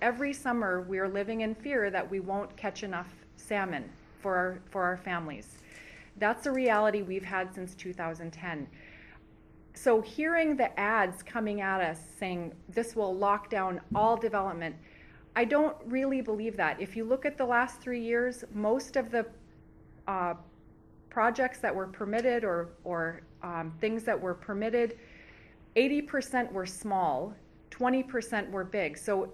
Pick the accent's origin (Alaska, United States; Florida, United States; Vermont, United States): Alaska, United States; Bethel; I'm from Bethel. I'm a member of the Utsararmiut Native Council.